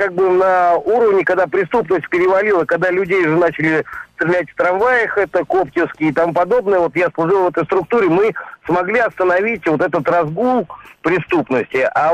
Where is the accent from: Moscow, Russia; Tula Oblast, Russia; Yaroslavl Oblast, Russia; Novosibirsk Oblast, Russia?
Moscow, Russia; я из Москвы.